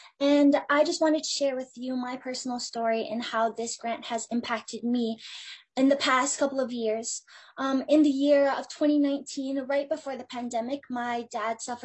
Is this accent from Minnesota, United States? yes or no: yes; Little Canada, Minnesota, United States; I was born and raised in Little Canada, Minnesota